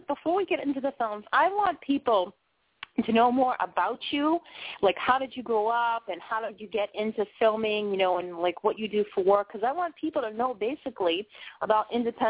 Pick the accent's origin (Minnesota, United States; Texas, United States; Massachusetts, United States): Massachusetts, United States; Boston; now in Maine, United States; Now, you know, I'm coming from Boston in the inner cities, right?